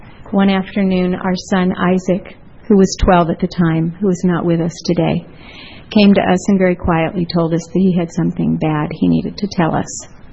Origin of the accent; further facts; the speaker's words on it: Ashland, United States; from Ashland, and I'd like to introduce my family, please.